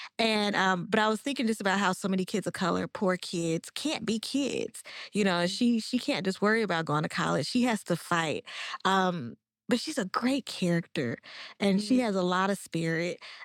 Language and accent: English; Oakland, California, United States; And I grew up near the Fruitvale. So I used to see Mexican men in cowboy hats and like, yeah, all the time.